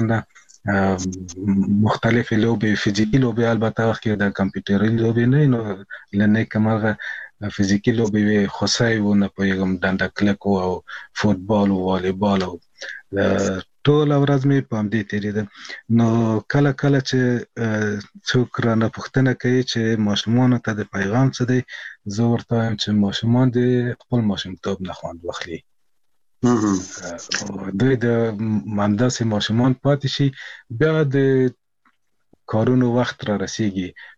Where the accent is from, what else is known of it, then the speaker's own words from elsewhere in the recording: Kabul, Afghanistan; کابل کې زیږیدلی یم، په ملالۍ زیږنتون کې د داود خان د کودتا نه څو میاشتې مخکې، یعنی د 1950 کال په دلوه کې.